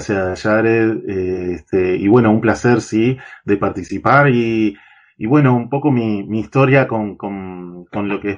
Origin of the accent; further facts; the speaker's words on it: Uruguay; Yo soy de Uruguay y acá empezamos digamos, había muy poca gente que estaba en el tema.